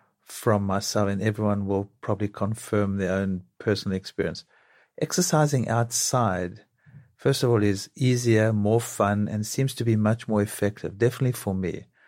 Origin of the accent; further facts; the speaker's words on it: South Africa; Now, I'm not saying you sit in the sun like I sat in the sun growing up in South Africa and now I have skin damage